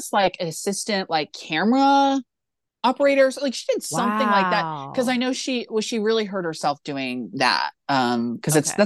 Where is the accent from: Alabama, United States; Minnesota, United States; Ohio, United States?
Ohio, United States; Cause it could be, cause I mean, I'm from Ohio.